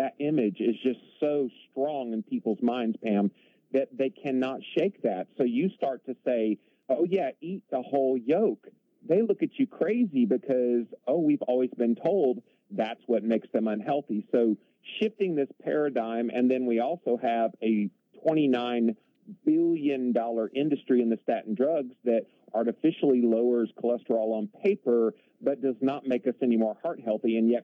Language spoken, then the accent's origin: English; the South, United States; Although I'm not from Texas, I am from the southern United States. I'm in South Carolina.